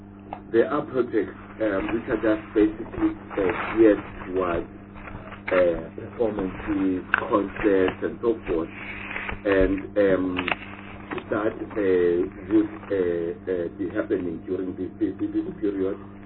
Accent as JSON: {"language": "English", "town": "Gugulethu", "region": "Western Cape", "country": "South Africa", "tie": "born or raised there", "said": "I grew up in Kukuletu, but it's also doesn't seem to be helping."}